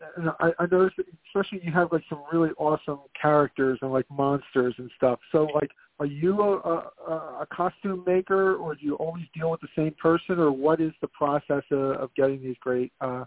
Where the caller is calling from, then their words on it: Philadelphia, Pennsylvania, United States; calling from Philly.